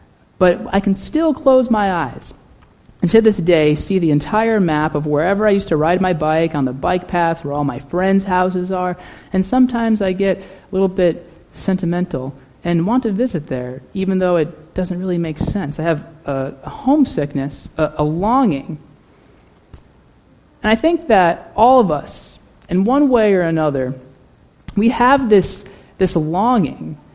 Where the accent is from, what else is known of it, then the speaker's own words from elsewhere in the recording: Houston, Texas, United States; born there; also born or lived in Warrenville, Illinois; I was born in Houston, Texas, lived in a little house there in a subdivision called Britton Cove